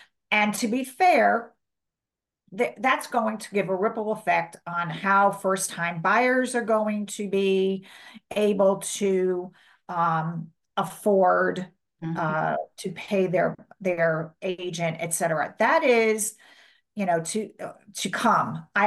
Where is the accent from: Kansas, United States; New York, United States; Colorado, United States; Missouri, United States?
New York, United States; moved away as an adult; now in Cleveland, United States; I came from the East Coast. I came from New York, came to Cleveland because of a job, and that job went away because we were on one of our recessions.